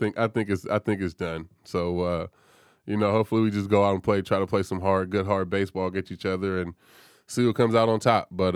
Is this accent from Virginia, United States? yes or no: no; California, United States; "Bro, I'm from California."